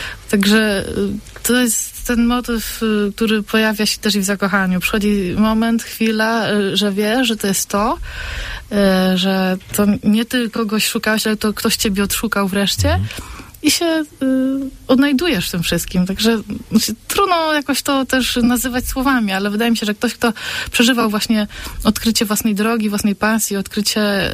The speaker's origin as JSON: {"language": "Polish", "region": "Silesian Voivodeship", "country": "Poland", "tie": "born or raised there", "said": "A pomimo to, że wychowywałam się na Śląsku, studiowałam gdzieś tutaj, załóżmy, teologię w Opolu"}